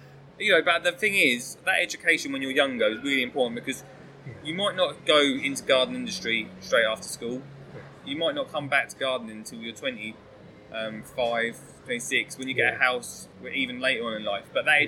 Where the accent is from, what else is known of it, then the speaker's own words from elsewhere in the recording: East of England, United Kingdom; I am from Essex as well.